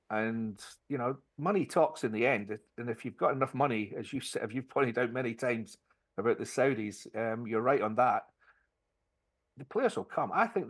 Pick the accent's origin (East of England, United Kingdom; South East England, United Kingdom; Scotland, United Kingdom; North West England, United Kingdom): Scotland, United Kingdom; we have to remember I'm Scottish English, not English